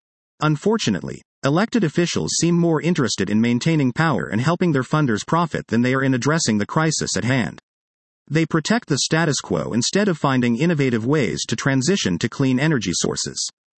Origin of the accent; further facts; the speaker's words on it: New York, United States; What is a constant fear here became a reality in my home state, as widespread masking in New York City has made a comeback due to the dangerous conditions.